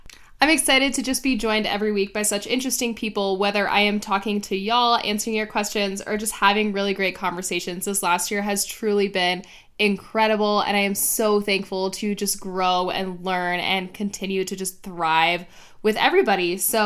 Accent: Miami, Florida, United States; now in Arizona, United States; I grew up in Miami.

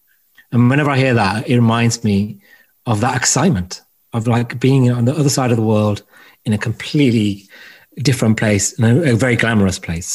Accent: London, United Kingdom; I'm also a Londoner

